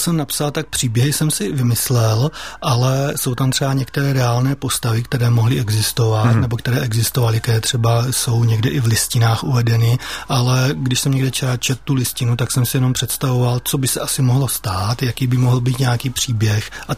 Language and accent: Czech; Dlouhá Třebová, Pardubice Region, Czechia; born there; nejvíce se mně líbí pohádka, která se vztahuje k mojí rodné vesnici